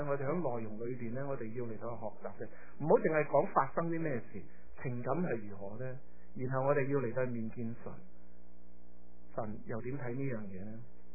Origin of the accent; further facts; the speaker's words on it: China; 我们中国人会讲另一个叫苦口良药